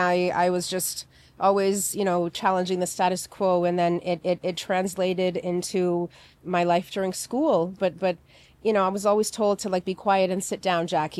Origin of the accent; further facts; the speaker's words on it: Toronto, Ontario, Canada; born there; I was born in Toronto, but I grew up as a little Romanian girl.